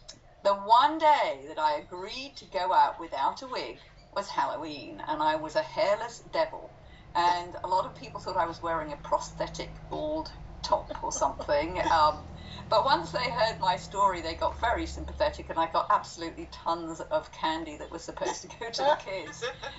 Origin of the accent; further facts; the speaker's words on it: London, United Kingdom; London, England. Yeah.